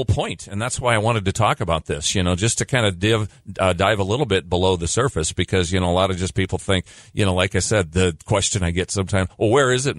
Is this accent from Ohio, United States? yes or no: no; Omaha, Nebraska, United States; I grew up in the Omaha area. Our fair was 15 miles outside of Omaha, yes. You know, in a small town, you know.